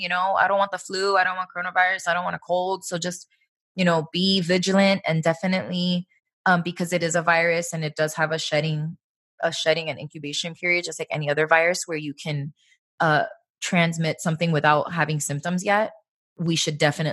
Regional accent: Miami, Florida, United States; Because we grew up in Miami

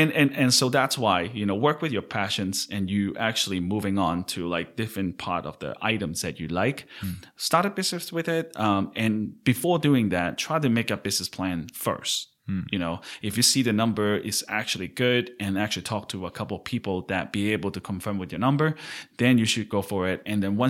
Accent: Hong Kong; So, I mean, I grew up in Hong Kong and I love wine.

